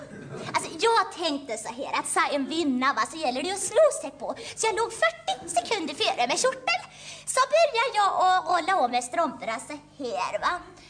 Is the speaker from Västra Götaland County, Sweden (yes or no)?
yes; Västra Götaland County, Sweden; born there; Det är nämligen så att jag hade en väldigt svår dialekt att arbeta bort. Ja, det är nämligen så att jag är född i Västergötland